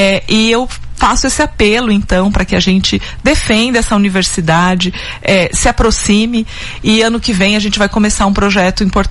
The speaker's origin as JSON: {"language": "Portuguese", "town": "Monte Azul Paulista", "region": "São Paulo", "country": "Brazil", "tie": "born or raised there", "lives_now": "São Carlos, Brazil", "said": "eu sou vivi mais tempo aqui do que na minha cidade natal, que é Monte Azul Paulista. Então, me sinto também são carlense."}